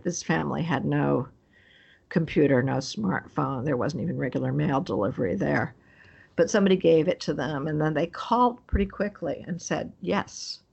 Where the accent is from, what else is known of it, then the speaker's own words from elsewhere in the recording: United States; And okay, I'm American, but do I owe the American family more than I owe the Chinese family?